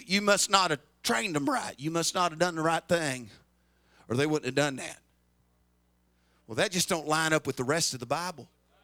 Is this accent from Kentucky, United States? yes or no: yes; Louisville, Kentucky, United States; born there; now in Tulsa, United States; I mean, I was born in Louisville and visit my dad there every summer.